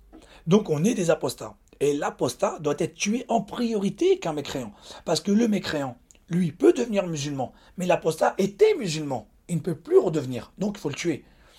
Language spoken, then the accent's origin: French; France; je suis né de parents immigrés, d'accord? Mes parents sont immigrés vers la France. Ok, je suis né en France, donc moi, pour moi, je suis français. J'ai grandi avec des Français, j'ai étudié dans l'école française. J'ai appris la langue arabe à l'âge de 20 ans, voire 21 ans.